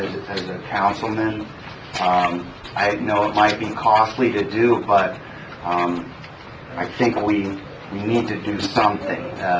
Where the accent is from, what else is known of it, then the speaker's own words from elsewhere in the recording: Florida, United States; moved away; I've lived mm-hmm. here for 38 years this summer, and I came from Florida.